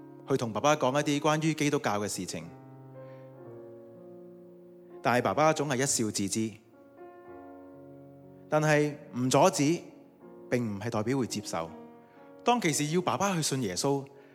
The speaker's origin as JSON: {"language": "Chinese", "town": "Chaozhou", "region": "Guangdong", "country": "China", "said": "我是潮州人，我生长在一个满天神佛的家庭里面。"}